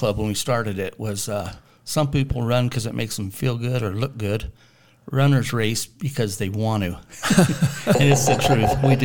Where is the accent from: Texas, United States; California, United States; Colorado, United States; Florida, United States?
Colorado, United States; Alamosa; I was raised here in Alamosa around Coach V. Hill and Adams State glory days.